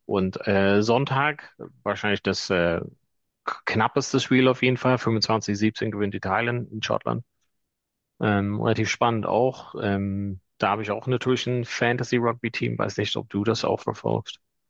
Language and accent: German; Letterkenny, County Donegal, Ireland; in Letterkenny, wo ich herkomme